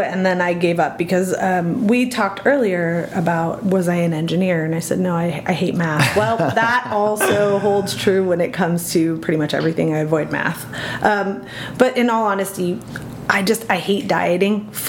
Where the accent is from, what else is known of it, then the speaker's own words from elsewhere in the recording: California, United States; moved away as an adult; I grew up in California and moved to Arizona to go to ASU and graduated with a degree in exercise science.